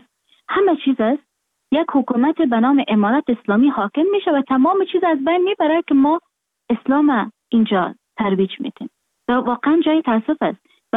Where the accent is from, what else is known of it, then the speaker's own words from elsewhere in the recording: Afghanistan; moved away; من در خارج هستم، خارج از افغانستان هستم